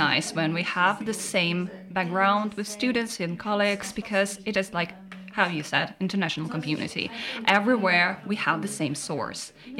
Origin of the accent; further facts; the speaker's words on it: Russia; I'm from Russia. So, yeah, I speak to my husband all the time in Russian. I speak to my relatives in Russian.